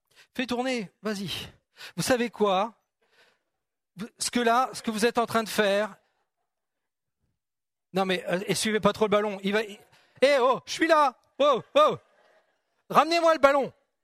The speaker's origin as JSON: {"language": "French", "country": "France", "said": "Je suis un bon Français, j'aime bien ma bonne baguette fraîche le dimanche matin quand je déjeune."}